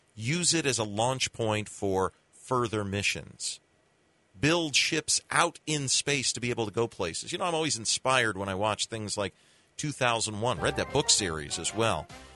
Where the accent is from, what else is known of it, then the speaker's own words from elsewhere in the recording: United States; That's what I want as an American.